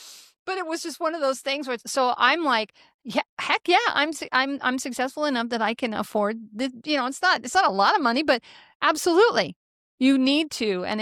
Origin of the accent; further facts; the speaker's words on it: Grand Island, Nebraska, United States; I was born and raised in Grand Island, Nebraska.